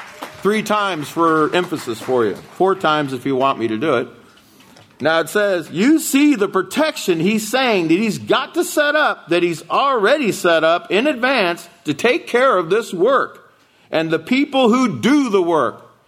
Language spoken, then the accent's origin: English; Alaska, United States; I'm from Alaska. He's from Nebraska.